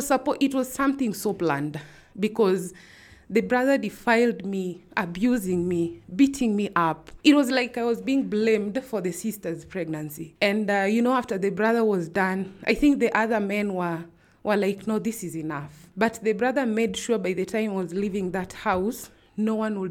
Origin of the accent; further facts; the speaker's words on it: Kibera, Nairobi, Kenya; growing up in Kibera, I used to know everything that you need to know to protect yourself